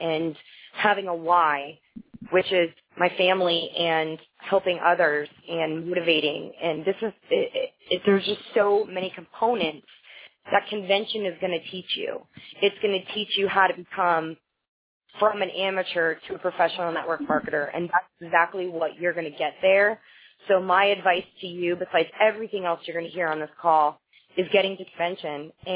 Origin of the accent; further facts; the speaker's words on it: West Palm Beach, Florida, United States; from West Palm Beach, Florida, and this is really the first time I've had success in network marketing.